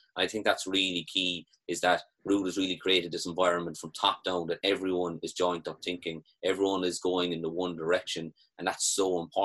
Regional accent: Bandon, Munster, Ireland; Conor's obviously from my hometown, Bandon, and would have played with our club and would be very close with my younger brother.

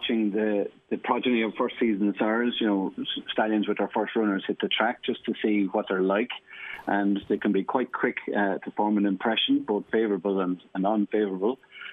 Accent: County Carlow, Ireland; And I'm from Carlow. We don't do that too often down there.

